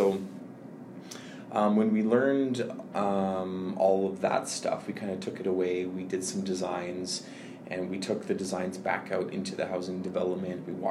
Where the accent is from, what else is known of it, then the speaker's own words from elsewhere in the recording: Alberta, Canada; No, I'm from Alberta, actually.